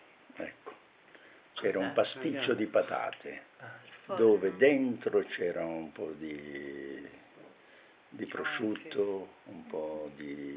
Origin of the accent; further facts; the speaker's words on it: Bagheria, Sicily, Italy; born there; Sono nato a Bagheria, in provincia di Palermo, è un luogo molto vicino a Palermo, ormai non c'è più continuità, cioè c'è ormai continuità tra Bagheria, dove sono nato, e Palermo